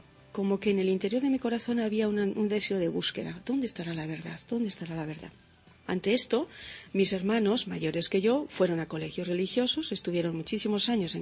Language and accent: Spanish; Palencia, Castile and León, Spain; soy de Palencia, soy castellana, de una familia cristiana, católica, somos mis padres y tres hermanos, yo soy la hermana menor.